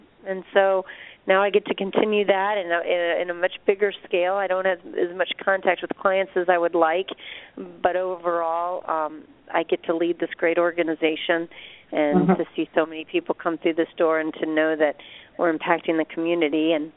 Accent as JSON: {"language": "English", "town": "Grand Rapids", "region": "Michigan", "country": "United States", "said": "I am from Grand Rapids, Michigan. This is where my family and my husband's family live now."}